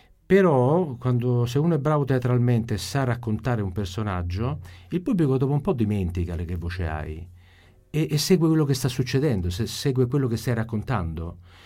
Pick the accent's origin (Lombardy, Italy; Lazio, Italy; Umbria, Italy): Lazio, Italy; Rome; moved away; sono romano, vivo da tantissimo tempo al nord, dal 96 che ho lasciato Roma, sono romanissimo, e quindi tornare a queste melodie, questa pronuncia, mi diverte moltissimo.